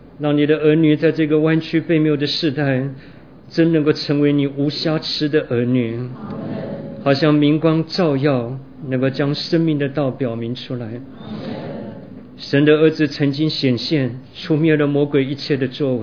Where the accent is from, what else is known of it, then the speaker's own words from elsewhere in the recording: China; 为着我们是中国人祷告